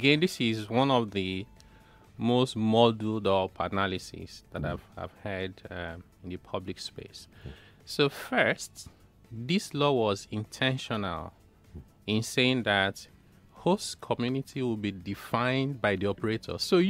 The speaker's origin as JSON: {"language": "English", "region": "Niger Delta", "country": "Nigeria", "said": "By the way, I'm from the Niger Delta. So before anybody crucifies me, I'm also affected by these issues."}